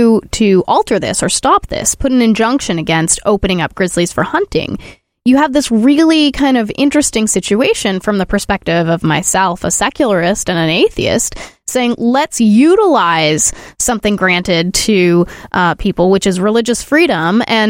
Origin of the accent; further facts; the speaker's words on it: New England, United States; I grew up in New England, you had sort of that second regrowth of forest